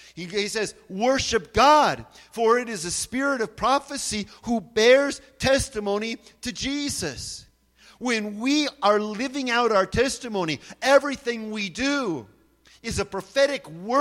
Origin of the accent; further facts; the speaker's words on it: California, United States; I remember multiple times when I was growing up in California with the different classes of history